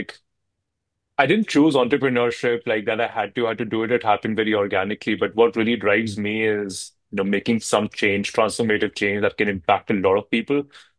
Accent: India; now in United States; I grew up in India. But when I came to the States and did a lot of consulting

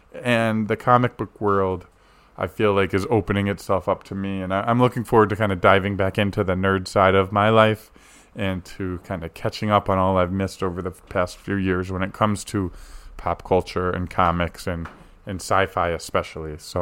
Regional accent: New England, United States; growing up in New England, exactly when I did, all my favorite teams started winning championships when I turned 16

